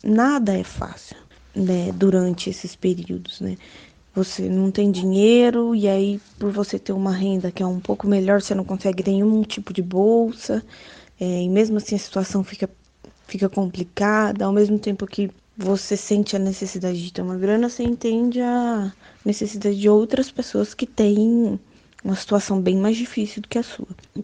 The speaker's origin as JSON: {"language": "Portuguese", "region": "São Paulo", "country": "Brazil", "said": "eu fui para a Universidade Federal de Lavras, né, que é em Minas, eu sou do interior de São Paulo."}